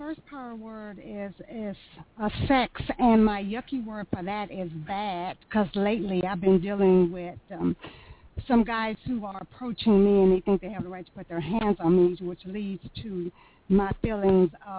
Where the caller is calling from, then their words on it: Texas, United States; from Texas.